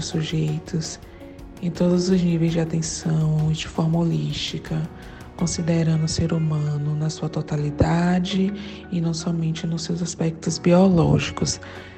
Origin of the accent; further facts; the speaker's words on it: Salvador, Bahia, Brazil; eu sou enfermeira, sou da cidade de Salvador, na Bahia.